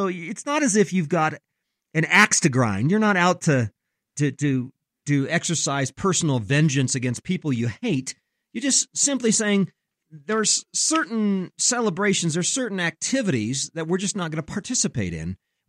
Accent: Oregon, United States; Aaron, you've got a family, and I think you're up in Northwest Oregon. By the way, that's my home state.

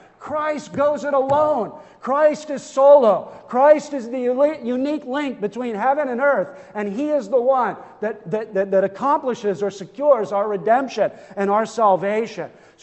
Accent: Chilliwack, British Columbia, Canada; And, "Oh, we're from Chilliwack." "Oh, are you a dairy farmer?" I don't know why everybody in Chilliwack has to be a dairy farmer.

